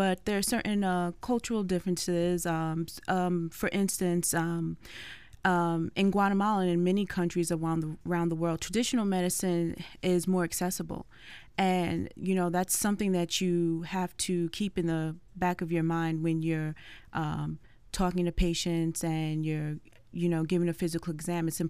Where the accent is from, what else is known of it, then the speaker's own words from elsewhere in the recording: Brentwood, New York, United States; From Brentwood, New York, in Long Island.